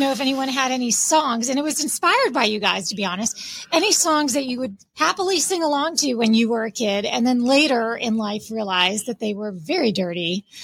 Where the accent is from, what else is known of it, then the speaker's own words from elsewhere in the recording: Florida, United States; a lot of my friends didn't remember this one, but we're from South Florida.